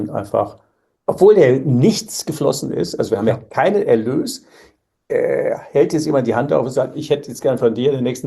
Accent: Koblenz, Rhineland-Palatinate, Germany; wir kommen ja beide aus dem Rheinland, du aus Bacharach und ich aus Koblenz, also wir könnten noch so ein bisschen rheinländisch, ich kann ja auch relativ gut Kölsch

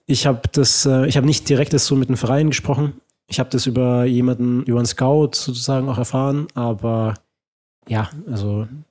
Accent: Austria; Ja gut, ich bin in Österreich groß geworden.

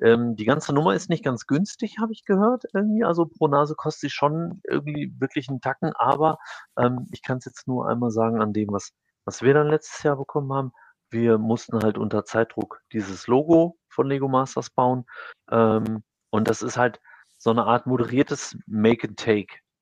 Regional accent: North Rhine-Westphalia, Germany; Ich komme aus Münsterland

